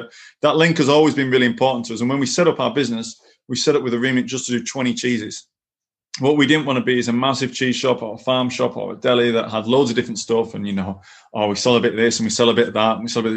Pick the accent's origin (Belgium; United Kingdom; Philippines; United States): United Kingdom; Appleby; the butcher I had when I was growing up in Appleby also had the farm, and he even had the abattoir.